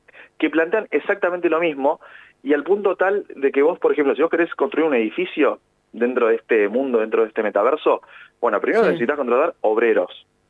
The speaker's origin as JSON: {"language": "Spanish", "country": "Argentina", "said": "como siempre nos gusta ser como buenos argentinos"}